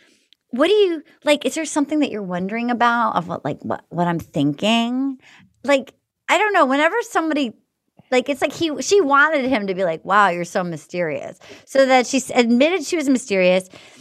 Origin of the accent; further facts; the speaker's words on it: New England, United States; But I don't open up a lot. So I get it. I'm from New England. My family didn't discuss feelings much.